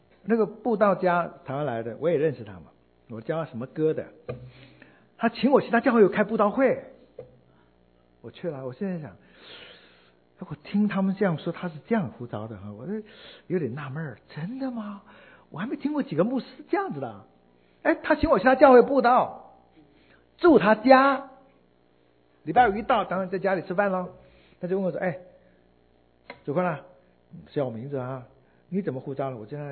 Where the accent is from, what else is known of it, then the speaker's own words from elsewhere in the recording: Fujian, China; accent: Minnan; 我们家乡闽南话，就全国人都知道不给力是福建闽南话